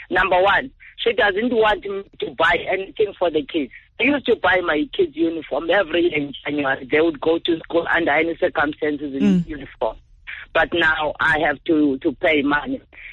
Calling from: Western Cape, South Africa; from Southern Cape.

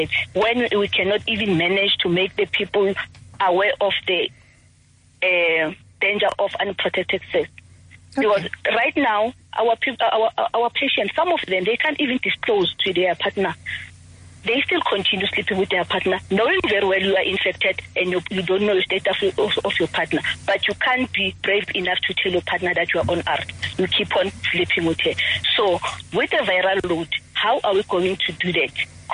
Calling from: Benoni, Gauteng, South Africa; from Benoni.

